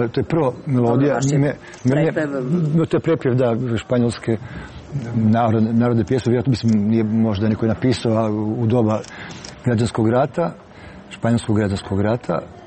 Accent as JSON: {"language": "Croatian", "region": "Krapina-Zagorje County", "country": "Croatia", "said": "Ja nisam baš Međimurec, ja sam iz Zagorja, su moji porijeklom"}